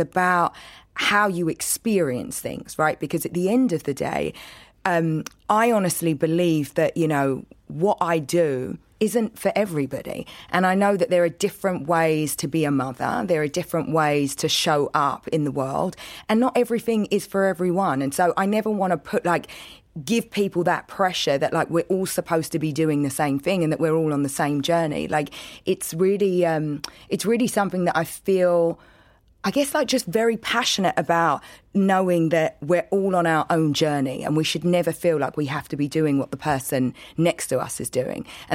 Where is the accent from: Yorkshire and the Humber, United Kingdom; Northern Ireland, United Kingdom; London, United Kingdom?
London, United Kingdom; Plaistow; I grew up in East London, in Plasto.